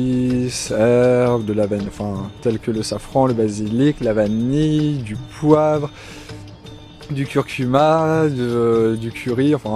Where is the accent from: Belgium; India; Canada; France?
India; Bah écoutez, nous, on vient d'Inde.